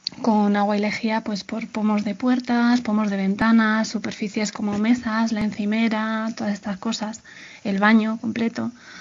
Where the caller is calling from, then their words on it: Madrid, Community of Madrid, Spain; de Madrid.